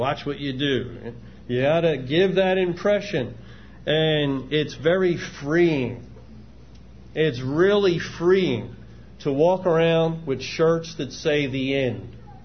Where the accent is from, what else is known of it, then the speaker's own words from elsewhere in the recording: Philadelphia, Pennsylvania, United States; Because I grew up in Philadelphia. I didn't grow up a Christian.